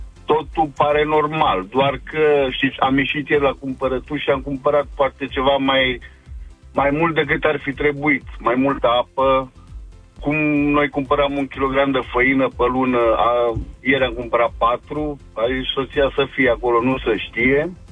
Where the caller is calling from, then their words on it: Brescia, Lombardy, Italy; sunt de la Brescia.